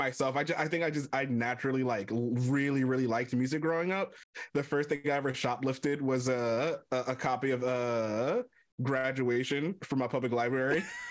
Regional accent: Maryland, United States; The way I probably like to think about it is that I grew up in Baltimore County, and I listened to a lot of 92Q jams, WEQR 92.3.

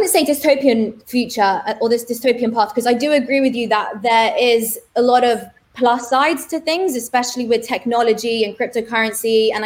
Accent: United Kingdom; as a British person, that went on for 4 or 5 years

